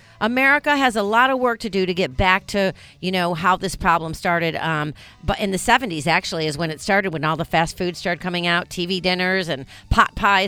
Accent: New York, United States; growing up in New York, but I never went. I was in upstate New York, so I never saw a Broadway play because I was poor.

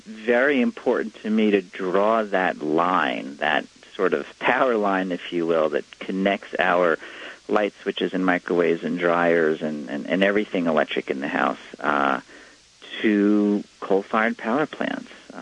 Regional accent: New York City, New York, United States; And growing up in New York City, I had no idea.

